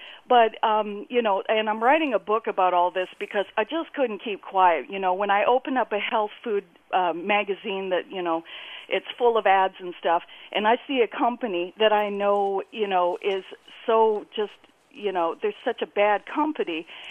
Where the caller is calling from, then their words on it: Victoria, British Columbia, Canada; also born or lived in California; Hi, I'm calling from Victoria, B.C., and I used to live in California, and I'm moving back next year.